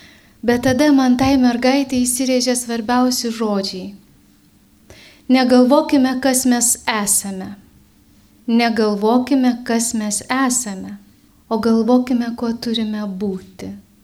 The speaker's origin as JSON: {"language": "Lithuanian", "town": "Pasvalys", "region": "Panevėžys County", "country": "Lithuania", "said": "aš taip pat esu iš Pasvalio."}